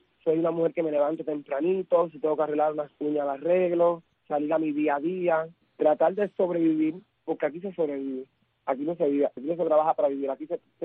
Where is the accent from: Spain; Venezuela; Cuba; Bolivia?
Cuba; Baracoa, Guantánamo; porque en mi pueblo la única trans soy yo, por lo menos por mi pueblecito